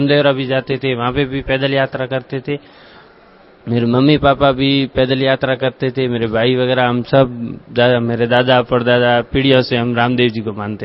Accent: Jodhpur, Rajasthan, India; मैं जोधपुर से हूँ, राजस्थान से।

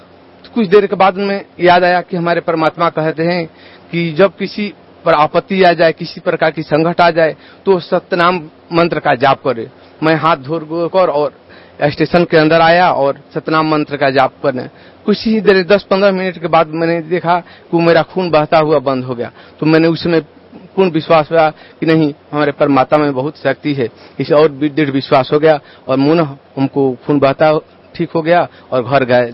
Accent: Bihar, India; मैं जिला रोहतास बिहार से आया हूँ।

